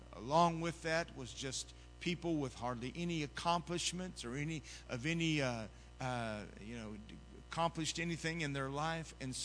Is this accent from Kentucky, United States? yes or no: yes; London, Kentucky, United States; also born or lived in Tulsa, Oklahoma; I'd just say, "I'm from Tulsa," so they would know where I was from. I wasn't ashamed of my smaller hometown. I'm not ashamed to be from London, Kentucky.